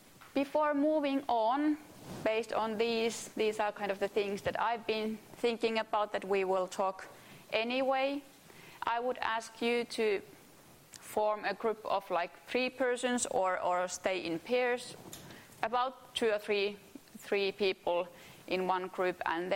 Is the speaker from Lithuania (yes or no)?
no; Finland; And I think can share the experience how you feel living abroad, although this is my home country, but I know how it feels like to be away from your home.